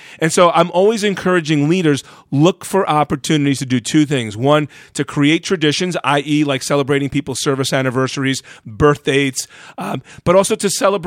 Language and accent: English; New York, United States; Why are New Yorkers, I'm a New Yorker, why are New Yorkers so friendly during this time?